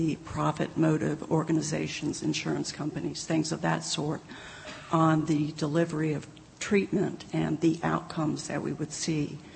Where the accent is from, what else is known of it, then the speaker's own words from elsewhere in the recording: Atlanta, Georgia, United States; from Atlanta, Georgia